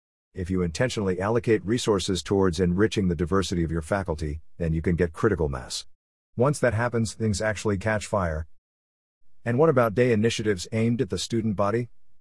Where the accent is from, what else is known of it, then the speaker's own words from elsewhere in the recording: India; now in United States; Well, I came to the US with a lot of inherent advantages that I enjoyed growing up in India.